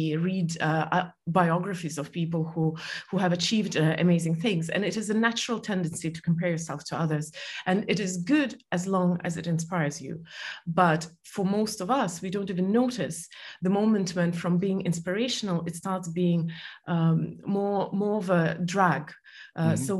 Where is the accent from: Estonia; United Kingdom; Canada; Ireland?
Estonia; moved away as an adult; also born or lived in Soviet Union; now in United States; I am, as you said, I'm an Estonian. Just to make it very short, I was born in Soviet Union and brought up in Soviet Union, which actually explains a lot of my quirks.